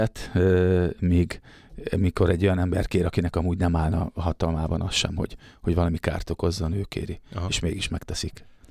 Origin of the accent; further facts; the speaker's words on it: Algyő, Csongrád-Csanád, Hungary; Ugye szegediek vagyunk, Szeged környékén, Algyőn